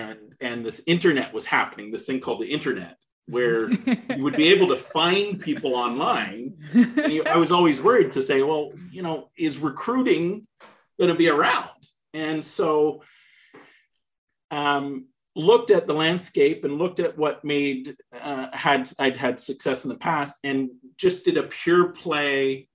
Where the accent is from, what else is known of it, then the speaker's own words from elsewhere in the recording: Canada; I'm a Canadian. So in the Toronto market, Ontario, Canada